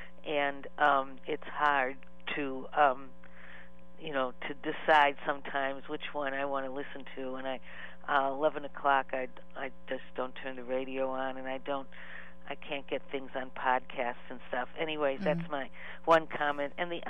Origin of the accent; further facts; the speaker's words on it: Berkeley, California, United States; Oh, I'm from Berkeley.